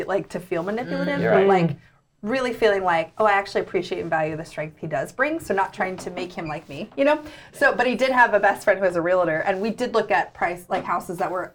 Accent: the South, United States; So, like, I came from the South and it was like, if you have to, like, be too strong, then it's not meant to be.

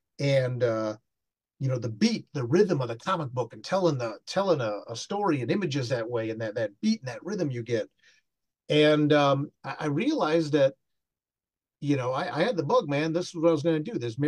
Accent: Toledo, Ohio, United States; Toledo is my hometown. It's where I grew up, Toledo area.

